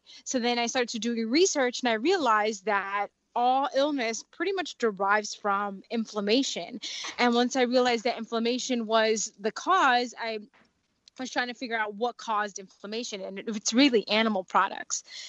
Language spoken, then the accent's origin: English; Dominican Republic; And I'm Dominican, so I'm from the Caribbean.